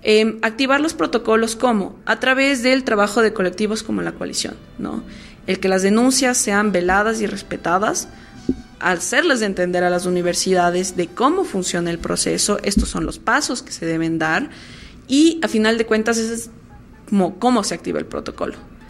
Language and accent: Spanish; Ecuador; como cultura ecuatoriana tenemos una mala memoria